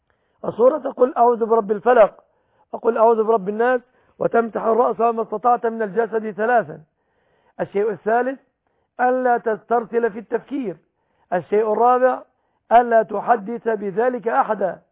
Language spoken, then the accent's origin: Arabic; Egypt; في بلادنا مصر